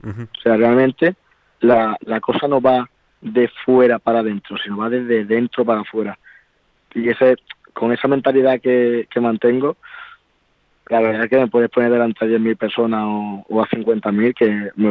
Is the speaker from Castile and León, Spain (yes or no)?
no; Seville, Andalusia, Spain; Voy a ir a mi tierra, a Sevilla